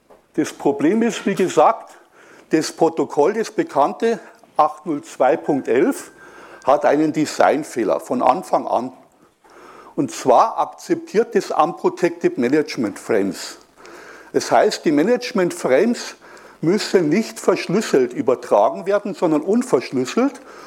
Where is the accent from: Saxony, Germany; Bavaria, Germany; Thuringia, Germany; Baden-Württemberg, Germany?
Bavaria, Germany; Ingolstadt; ich komme aus Ingolstadt und Ingolstadt ist bekannt als die Schanz.